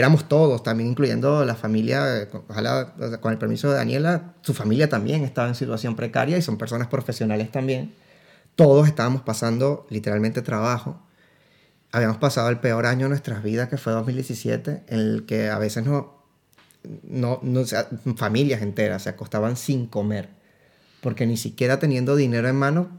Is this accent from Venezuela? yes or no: yes; San Juan de los Morros, Guárico, Venezuela; moved away as an adult; now in Austria; soy venezolano, tengo 33 años. Soy de Guárico, de San Juan de los Morros. Y soy médico cirujano. Me gradué en el año 2016. Y en el año 2018 me vine a Austria.